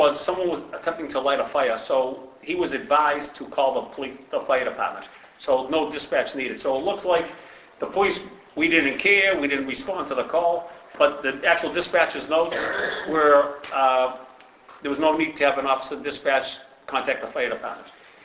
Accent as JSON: {"language": "English", "town": "Dorchester", "region": "Massachusetts", "country": "United States", "also_born_or_lived": "Newton", "said": "When I was a kid, I'm from Rushmere, Dorchester. We moved to Newton."}